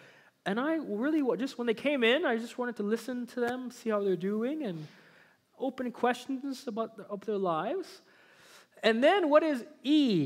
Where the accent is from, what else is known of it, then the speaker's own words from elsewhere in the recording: Kinsella, Alberta, Canada; When I was a teenager, I grew up in Kinsella, Alberta. Anybody know where Kinsella is? Okay, a few people. Only about 30 people live there.